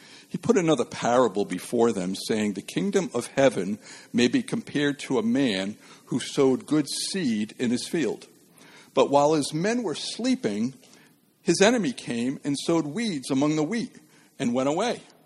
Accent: Pawtucket, Rhode Island, United States; I grew up in Pawtucket, and my mom and dad raised me and my brother and sister to get involved in public service.

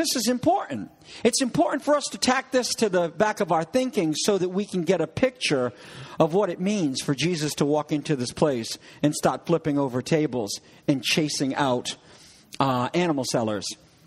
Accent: New England, United States; Bazaar? I'm from New England.

